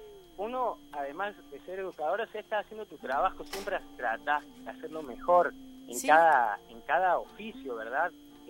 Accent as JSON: {"language": "Spanish", "country": "Argentina", "said": "como argentino, como educador, como ser humano"}